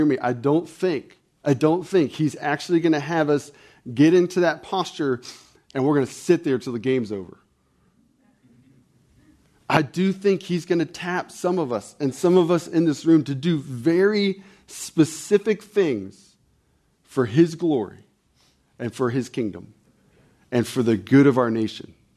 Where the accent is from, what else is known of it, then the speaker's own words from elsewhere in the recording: United States; Lord, I confess as an American, there's so much fear for my country. Lord, I love this country.